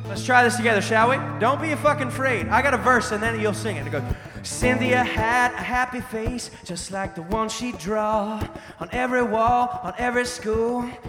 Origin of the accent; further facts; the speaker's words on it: San Francisco, California, United States; I'm from San Francisco.